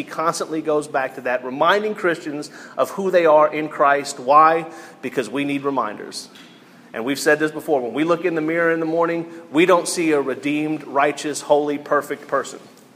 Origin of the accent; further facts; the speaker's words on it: New York, United States; I was going to use the New York Yankees because I'm a New Yorker